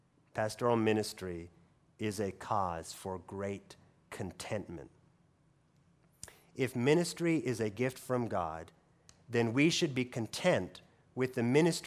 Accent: Oregon, United States; also born or lived in Washington, D.C. / Louisville, Kentucky; I'm from Oregon, And though I worked for a number of years in D.C., and though I spent a few years in Louisville, Kentucky, it was always my expectation that my family and I would be back in Oregon one day

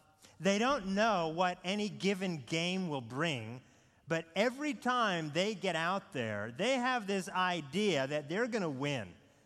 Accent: Pacific Northwest, United States; now in Atlanta, United States; We are both from the Pacific Northwest.

